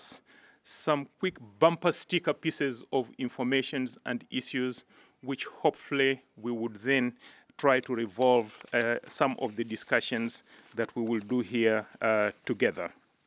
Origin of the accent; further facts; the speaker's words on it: Uganda; my own country of origin. I am from Uganda